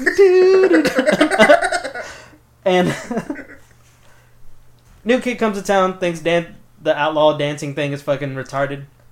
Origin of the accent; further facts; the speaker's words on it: Boston, Massachusetts, United States; Because we're fucking from Boston.